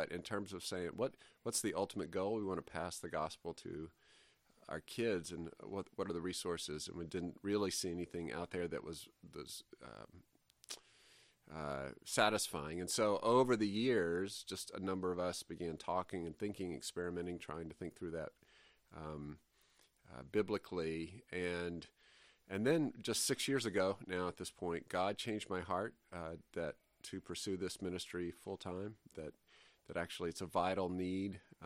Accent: Alabama, United States; Well, I grew up in the South. In Alabama, and ended up going to college in Rhode Island

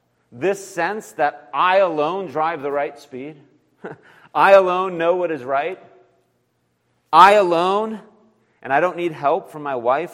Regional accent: California, United States; Maybe it's because I grew up driving in California.

